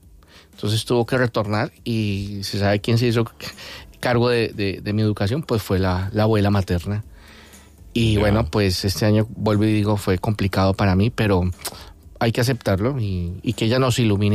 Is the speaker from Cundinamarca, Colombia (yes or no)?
no; Bogotá, Bogotá D.C., Colombia; moved away as an adult; Yo soy de Bogotá, de Colombia. Nací en, dicen que en la Atenas sudamericana, ¿no? Y bueno, viví toda mi vida hasta los 27 años, hasta 1997.